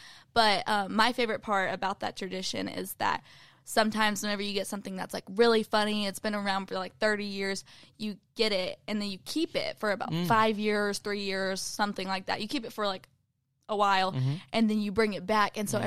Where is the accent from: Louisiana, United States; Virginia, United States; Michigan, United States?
Louisiana, United States; So my family is actually Cajun. We're all from Louisiana.